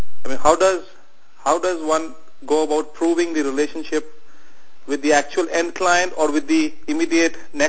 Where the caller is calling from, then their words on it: New Jersey, United States; Hi, I'm calling from New Jersey.